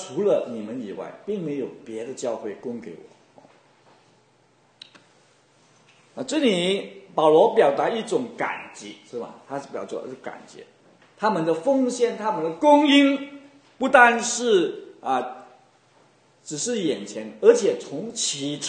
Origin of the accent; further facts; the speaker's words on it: China; 好像我们中国人也讲，我们不忘记恩典哦，这我们有恩必报啊。